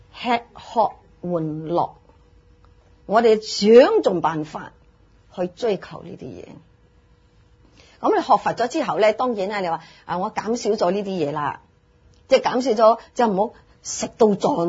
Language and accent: Cantonese; China; 我哋中国人咧深沉不露，你唔觉得我哋中国人深沉不露咩？